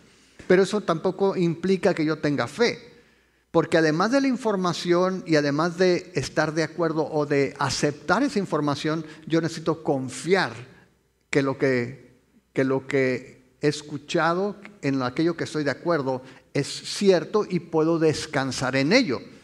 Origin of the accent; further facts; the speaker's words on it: Mexico; la mayoría de nosotros como mexicanos hemos escuchado hablar acerca de Dios